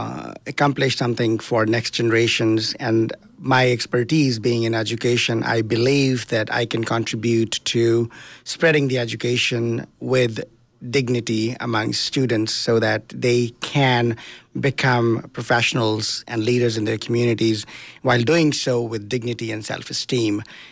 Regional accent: India; I grew up in India in a very poor household. My mom and dad were refugees from Pakistan.

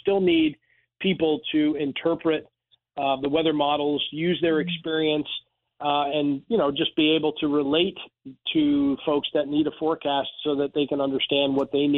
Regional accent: Albany, New York, United States; I grew up in Albany, but I couldn't wait to go to a warmer climate to go to college

